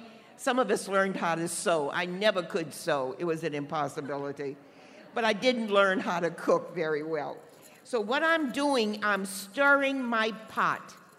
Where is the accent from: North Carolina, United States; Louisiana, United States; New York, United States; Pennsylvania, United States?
Louisiana, United States; New Orleans; Welcome, everyone. Welcome to my hometown, La Nouvelle Orléans.